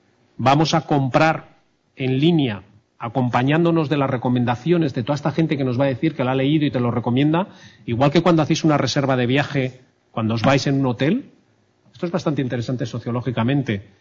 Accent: Bilbao, Basque Country, Spain; porque vivimos en ciudades pequeñas, yo soy de Bilbao, y no encuentras mucha gente con tus mismas afinidades

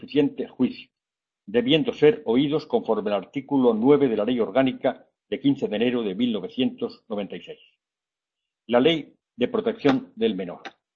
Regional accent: Spain; Mi madre era catalana, yo soy mitad catalán, mitad castellano.

